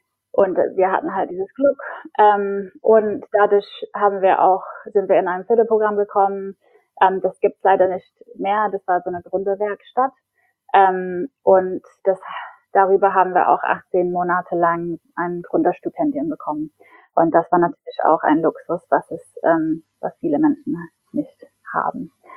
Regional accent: England, United Kingdom; also born or lived in Berlin; now in Stockholm, Sweden; Gerade bin ich in Stockholm. Ich bin eigentlich Engländerin. Und habe davor ungefähr 10 Jahre in Berlin gelebt, aber probiere jetzt Schweden auf.

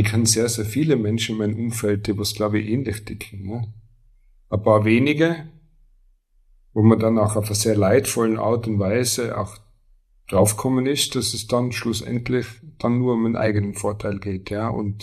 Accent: Leutasch, Tyrol, Austria; ich bin in Leutasch aufgewachsen, ich bin so aufgewachsen, eben mit Vereinsleben

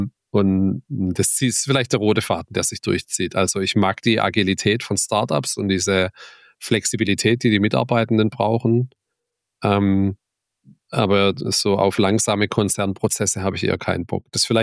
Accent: Heilbronn, Baden-Württemberg, Germany; Da konnte man bei uns in Heilbronn sogar donnerstags feiern gehen.

